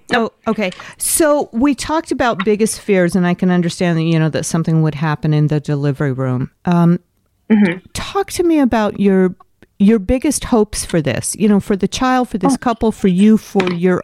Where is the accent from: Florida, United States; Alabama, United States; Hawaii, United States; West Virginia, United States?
Hawaii, United States; born there; You know, I was born in Hawaii, and I'm not Hawaiian